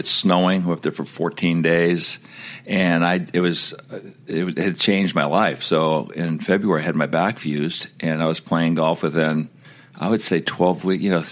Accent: Aspen, Colorado, United States; It was awesome growing up in Aspen, small little ski town.

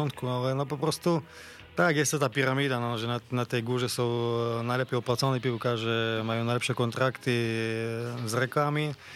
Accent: Slovakia; pochodzę z małej wioski, ze Słowacji, gdzie nie ma nic. Naprawdę są piękne góry

